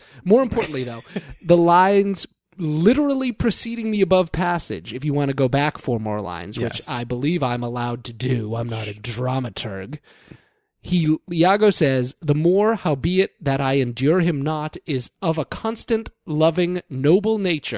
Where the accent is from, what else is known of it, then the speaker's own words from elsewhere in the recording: New England, United States; nobody ever gets to see my baggage because I'm from New England and we bottle that shit up.